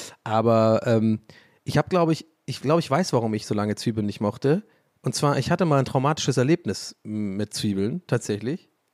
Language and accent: German; Tübingen, Baden-Württemberg, Germany; So, und es gab bei uns in Tübingen halt, also echt, weiß ich nicht, ein paar Döner, Kalenderdöner und so. Jetzt ist wirklich sehr spezifisch für alle Tübinger, aber die Fäuste gehen in den Himmel, Leute, Tübingen represent.